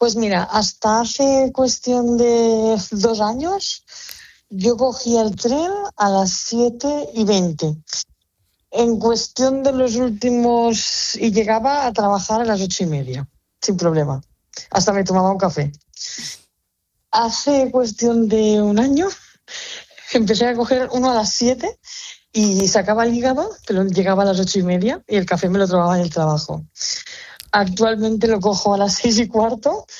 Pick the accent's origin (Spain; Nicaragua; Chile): Spain; Tarragona, Catalonia; Yo soy de Tarragona.